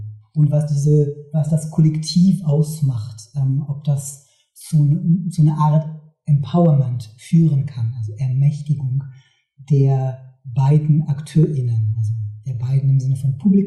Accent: France; German is a second language; moved away as an adult; now in Berlin, Germany; Ich bin in Frankreich geboren und dort aufgewachsen. Und als ich 20 war ungefähr, bin ich nach Deutschland gezogen.

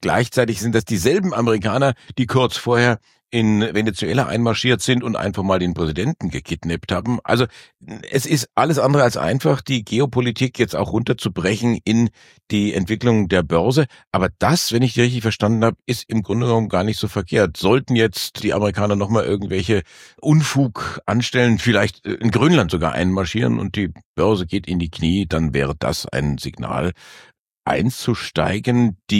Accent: Erlangen, Bavaria, Germany; ich stamme aus Erlangen und das ist im Grunde genommen die Hauptstadt von Siemens.

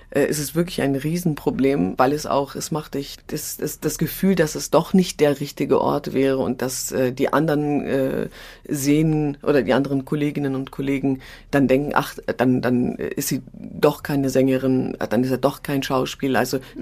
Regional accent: Berlin, Germany; Ich bin eben in Neukölln aufgewachsen, im schwierigen Bezirk in Berlin

